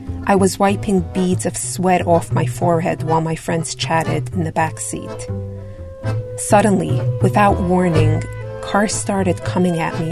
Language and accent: English; Kiryas Joel, New York, United States; Kiryasjoel. And in Kiryasjoel, women don't drive. It's a village of ultra-Orthodox Hasidic Jews. In my hometown, women can't be jailed for driving like they can in Saudi Arabia.